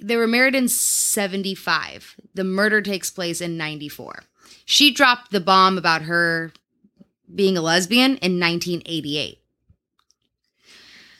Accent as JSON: {"language": "English", "region": "Midwest", "country": "United States", "tie": "born or raised there", "said": "Oh, I've heard it so many times. Maybe because I grew up in the Midwest."}